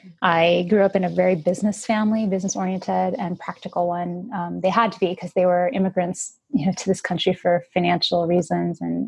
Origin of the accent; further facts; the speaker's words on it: United States; It's not a culture that wears their heart on their sleeves the way I think Americans do, and obviously we're all American as well